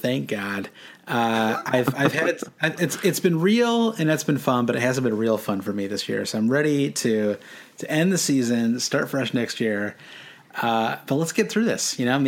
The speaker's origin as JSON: {"language": "English", "country": "United States", "said": "I said nothing, not nil, because I'm an American."}